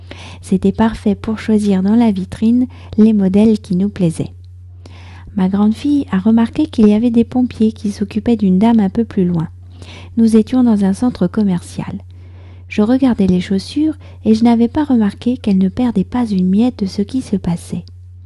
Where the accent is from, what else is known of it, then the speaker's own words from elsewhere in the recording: France; je suis française, j'habite près de Paris